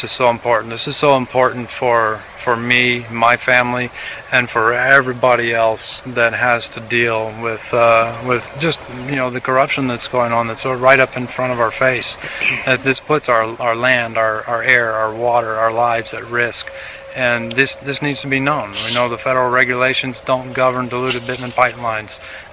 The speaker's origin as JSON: {"language": "English", "town": "Winsboro", "region": "Texas", "country": "United States", "said": "I'm from Winsboro, Texas."}